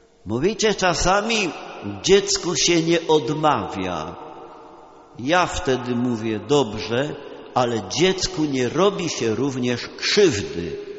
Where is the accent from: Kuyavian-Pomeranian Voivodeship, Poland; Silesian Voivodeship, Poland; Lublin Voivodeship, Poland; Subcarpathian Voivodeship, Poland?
Silesian Voivodeship, Poland; Pochodzę z tej ziemi, więc mogę spokojnie opowiedzieć żart zawarty w jednej z książeczek z gwarą śląską.